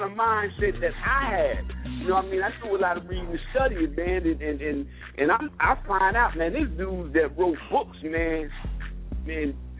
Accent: Trenton, New Jersey, United States; because we're from Trenton, where Ike Williams is from.

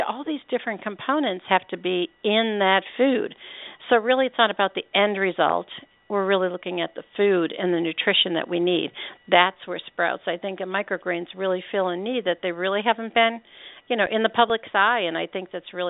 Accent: Northeast, United States; because I grew up in the Northeast in the 50s and the 60s, just north of Amish country, so we really had the best of food.

